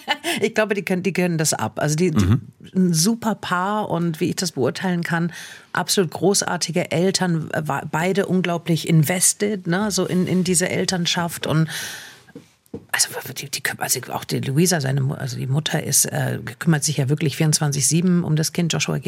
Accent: Ulm, Baden-Württemberg, Germany; born there; Ich bin in Ulm geboren

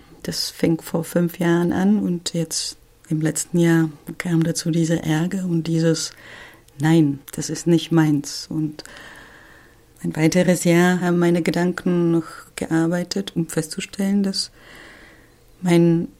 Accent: Czechia; Auf einmal sah ich, dort wo ich herkomme, es war auf einmal fremd. Ich konnte es nicht verstehen. Die Ausrichtung der tschechischen Regierung

